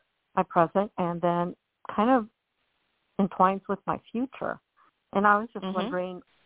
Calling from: Washington, United States; I'm calling from Northwest Washington State.

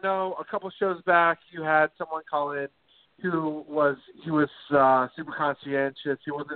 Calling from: Jacksonville, United States; Hello, this is … from Jacksonville.

